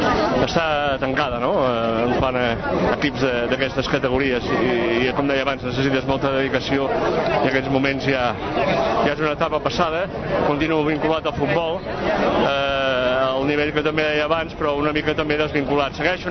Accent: Vilafranca, Catalonia, Spain; per nosaltres que som de Vilafranca ho tenim aquí al costat

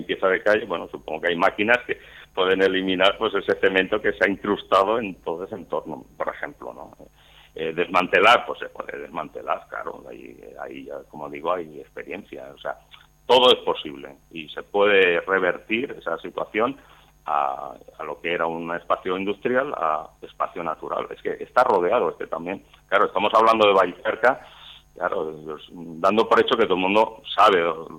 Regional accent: Gavà, Catalonia, Spain; now in Castelldefels, Spain; yo que soy de Gavà y vivo en Castelldefels, espero que voy a Sitges mucho y por lo tanto, bueno, soy ciudadano de este entorno y hace muchos años que lo defendemos.

